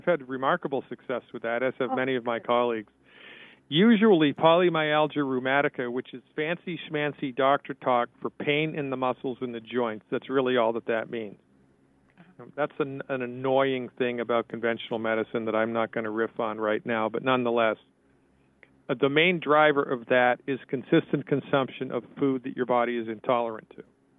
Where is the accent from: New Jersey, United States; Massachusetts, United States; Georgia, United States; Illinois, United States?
Massachusetts, United States; Nantucket; also born or lived in Cape Cod; I grew up in Nantucket Island, and then I had a practice on Cape Cod for 12 years.